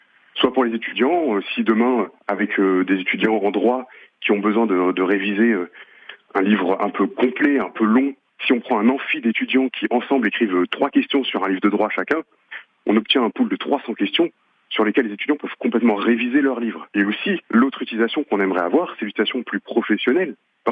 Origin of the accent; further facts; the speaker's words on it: Strasbourg, Grand Est, France; avec la ville de Strasbourg, parce qu'on est strasbourgeois.